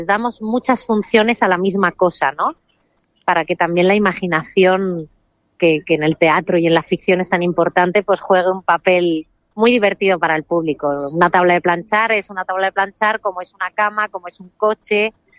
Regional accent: Albacete, Castilla-La Mancha, Spain; Pues la compañía es de Madrid, aunque yo soy de Albacete

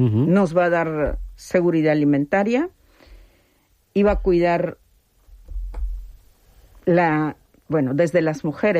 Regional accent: Ayacucho, Peru; Yo soy quechua chanca de Perú, en Ayacucho, que es la parte andina. Y bueno, ya estoy mayorcita

